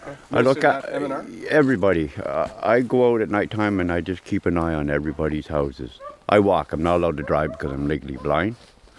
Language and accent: English; Odessa, Ontario, Canada; I'm originally from Odessa, Kingston area.